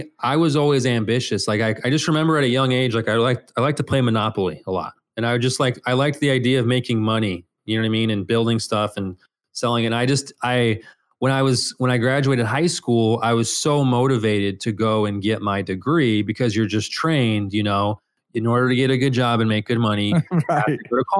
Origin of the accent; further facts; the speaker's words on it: Phoenix, Arizona, United States; also born or lived in Colorado Springs; So I was born in Phoenix. And then a few months after I was born, we moved to Colorado Springs.